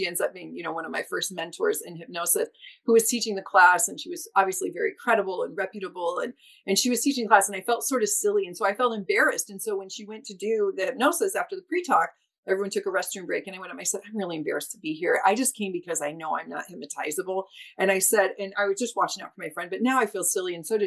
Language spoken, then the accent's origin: English; Iowa, United States; born there; also born or lived in Texas / New Hampshire / Florida; So I've moved 38 times in my life, but I was born in Iowa, and I went to my undergrad university was at Iowa State University.